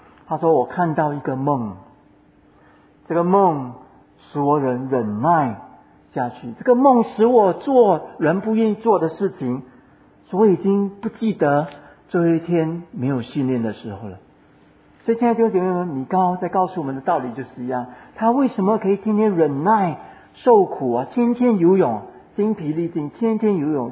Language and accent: Chinese; Singapore; 所以可能我们新加坡人用我们的新加坡的环境啊